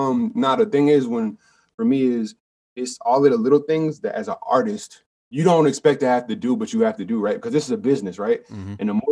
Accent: Charlotte, North Carolina, United States; I'm from Charlotte, bro. And, uh-huh. like, it's different out there.

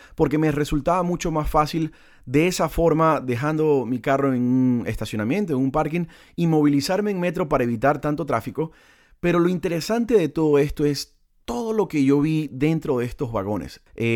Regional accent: Panama; como panameño, o mejor dicho, como latinoamericano, me llena mucho de orgullo

